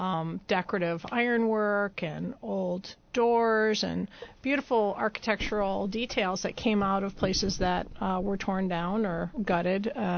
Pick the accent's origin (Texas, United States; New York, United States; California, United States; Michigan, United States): Michigan, United States; Farmington Hills; accent: Michigan; I grew up in the Detroit area.